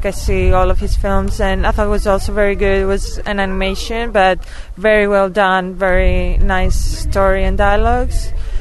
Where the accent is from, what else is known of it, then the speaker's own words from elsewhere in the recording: Greece; English is a second language; I'm from Greece. I'm a film student